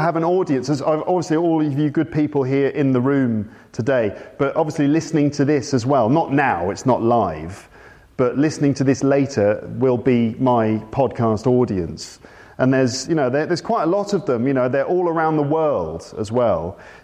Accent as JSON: {"language": "English", "region": "England", "country": "United Kingdom", "accent": "British English", "said": "I'm from England, just in case you were wondering about my accent."}